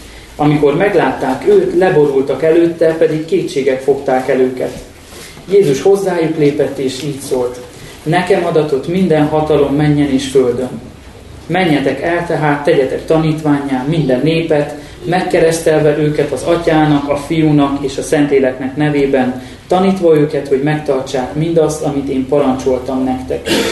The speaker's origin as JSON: {"language": "Hungarian", "town": "Miercurea Ciuc", "region": "Harghita", "country": "Romania", "moved": "yes", "lives_now": "Budapest, Hungary", "said": "Csíkszeredából származom, onnan jöttem el már nagyon régóta"}